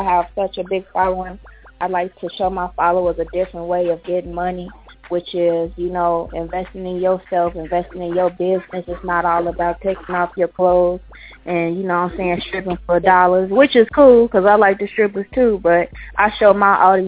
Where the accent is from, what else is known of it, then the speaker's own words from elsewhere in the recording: Chicago, Illinois, United States; I'm from Chicago, South Side and West Side, which makes me a mixed breed. So have no kids. I'm only 22 years old.